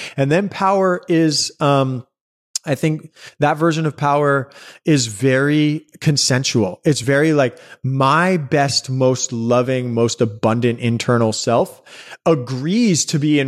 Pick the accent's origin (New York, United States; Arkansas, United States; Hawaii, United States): New York, United States; New York City; Growing up in New York City, like, you know, some of my friends, their parents were artists and they lived in lofts in Dumbo before Dumbo was what you know Dumbo to be now.